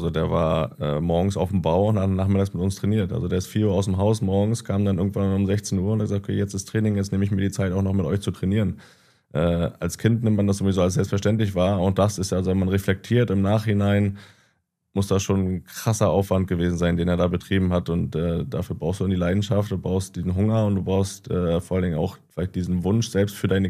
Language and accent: German; Greifswald, Mecklenburg-Vorpommern, Germany; Also wir sind in Greifswald groß geworden